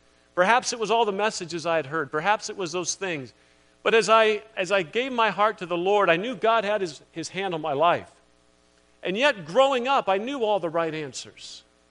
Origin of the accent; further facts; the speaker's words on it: Virginia, United States; I was born and raised in Virginia.